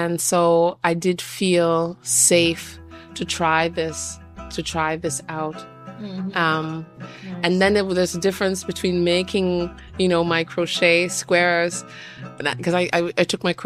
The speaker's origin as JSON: {"language": "English", "country": "Canada", "tie": "born or raised there", "lives_now": "Germany", "said": "So I say that I am from Guyana and grew up in Canada."}